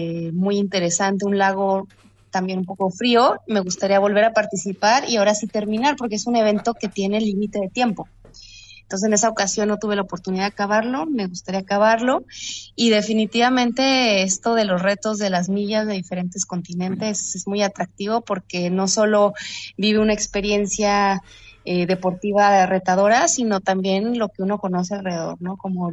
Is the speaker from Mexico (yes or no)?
yes; Mexico; Creo que no es tan picante como nos hacen fama.